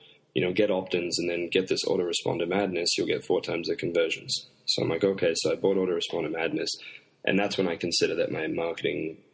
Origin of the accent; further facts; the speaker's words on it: California, United States; 20 minutes from my hometown, in California where my parents lived.